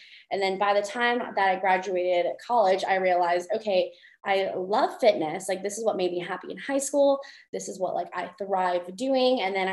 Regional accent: Brazil; I was born and raised in Brazil.

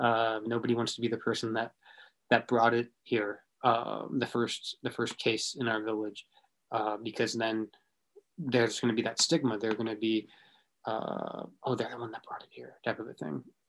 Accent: Los Angeles, California, United States; now in Nara, Japan; I am from Los Angeles, but I currently live in Nara, Japan. And I live in a small village at the moment. I'll be moving soon.

